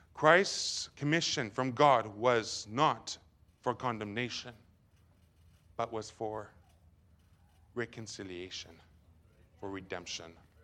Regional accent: Canada; also born or lived in Russia; Traveling around the world, so I'm from Canada. That's why I have an accent, by the way.

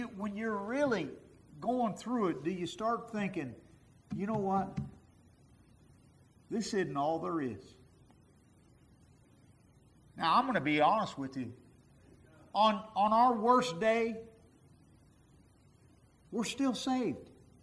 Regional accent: United States; born there; And I thank God that I was born in America, where we take for granted so many freedoms, so many blessings.

